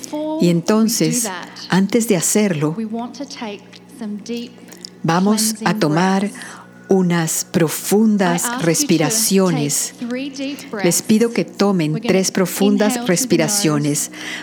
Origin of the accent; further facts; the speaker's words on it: Canberra, Australian Capital Territory, Australia; por permitirme conectarme con mi tierra, con mi país. Yo crecí en Canberra, Australia.